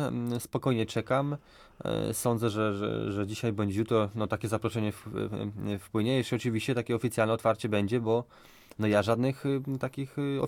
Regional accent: Łódź, Łódź Voivodeship, Poland; Ja czekam jako gość i łodzianin na zaproszenie.

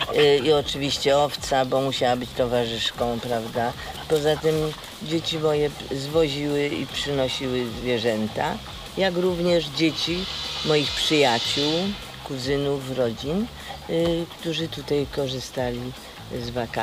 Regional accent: Poznań, Greater Poland Voivodeship, Poland; bo ja jestem z Poznania

